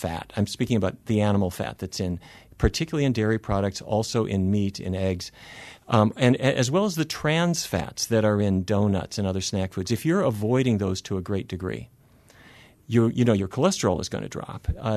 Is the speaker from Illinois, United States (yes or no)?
no; Fargo, North Dakota, United States; But I grew up in Fargo, and I have to say I spent the first half of my life eating all the wrong things